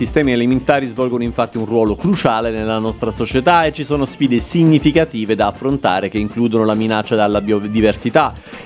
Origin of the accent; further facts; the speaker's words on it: Venice, Veneto, Italy; Da veneziano ho vissuto evolversi il fenomeno del turismo nella mia città. Da ragazzino era una cosa curiosa e simpatica